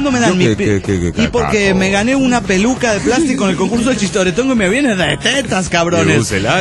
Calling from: St. Cloud, Minnesota, United States; de St. Cloud, Minnesota, USA.

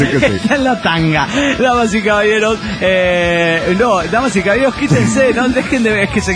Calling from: Lima, Peru; de Lima, Perú.

